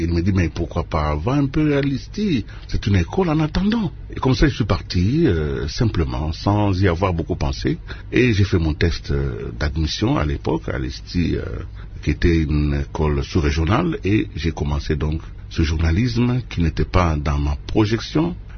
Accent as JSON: {"language": "French", "town": "Kolwezi", "region": "Lualaba", "country": "DR Congo", "tie": "born or raised there", "also_born_or_lived": "Lubumbashi", "moved": "as an adult", "said": "Donc je quitte Kolwezi, ma ville natale, je vais à Lubumbashi pour des études en économie."}